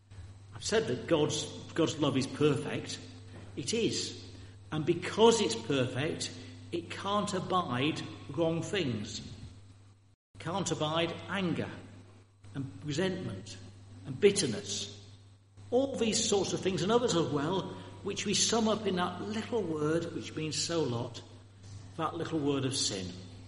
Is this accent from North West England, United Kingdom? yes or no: no; Yorkshire and the Humber, United Kingdom; if you can tell I'm from Yorkshire, good